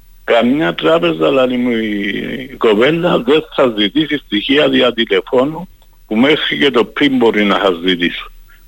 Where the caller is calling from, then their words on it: Paphos, Paphos District, Cyprus; είμαι από την Πάφο.